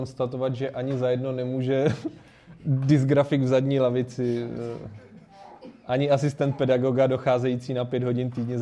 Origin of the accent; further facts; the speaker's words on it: Pardubice, Pardubice Region, Czechia; also born or lived in Brno; my jsme původem z Pardubic, studovali jsme v Brně